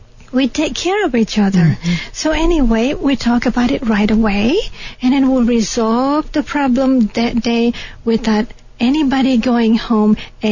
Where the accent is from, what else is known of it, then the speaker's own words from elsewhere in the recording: Bali, Indonesia; But as I was born in Bali, and we were raised Hindu too, so I was exposed to all those cultures, but I went to Catholic school.